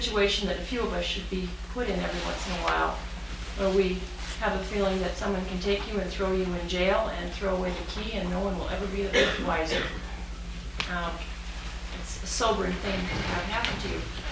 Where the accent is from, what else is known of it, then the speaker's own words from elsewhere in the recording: United States; I've been very thankful that I'm an American and I'm lucky enough to live in this country.